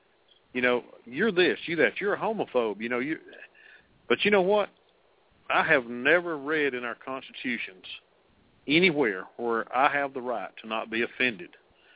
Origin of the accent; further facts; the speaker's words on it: United States; That's part of being an American, in my opinion.